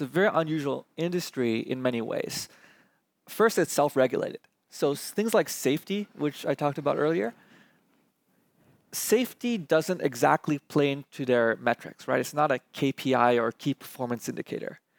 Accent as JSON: {"language": "English", "region": "California", "country": "United States", "tie": "born or raised there", "said": "I remember growing up near Stanford"}